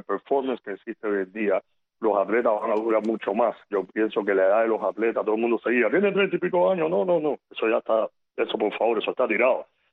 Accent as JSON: {"language": "Spanish", "country": "Cuba", "said": "como buen cubano"}